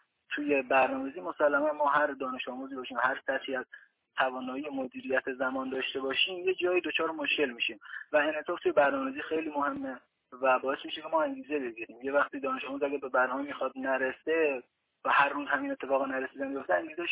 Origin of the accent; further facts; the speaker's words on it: Gorgan, Golestan, Iran; توی شهر خودمون که گرگانه ما یه مشاور داشتم